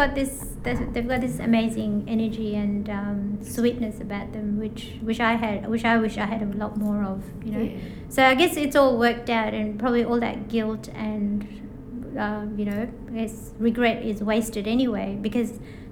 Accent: Fiji; I grew up in Fiji. I grew up near the beach.

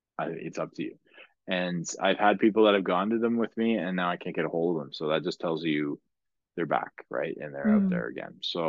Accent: Ottawa, Ontario, Canada; they're like, "Where are you from? Ottawa? Where is that?"

